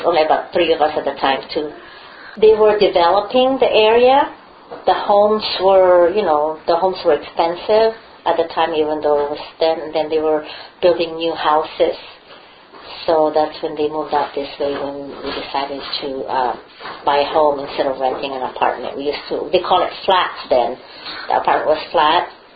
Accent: Philippines; So you're not used to having a bedroom to yourself before when we were growing up in the Philippines.

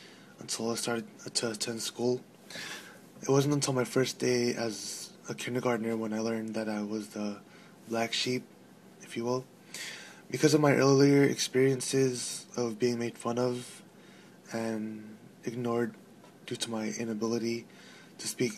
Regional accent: Pacifica, California, United States; first language Tagalog; English is a second language; I was born in CNN Medical Center in De La City in 1990. I grew up in Pacifica, which was pretty much a white-dominated neighborhood. When I was younger, speaking Tagalog fluently was normal for me until I started to attend school.

